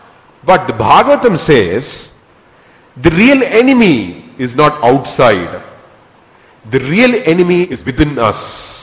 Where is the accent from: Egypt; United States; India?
India; Kerala; since I'm from Kerala, and Kerala is the center of all Ayurveda. So when I was growing up as a child, there would be a lot of Ayurvedic medicines. I rarely grew up on allopathic medicines.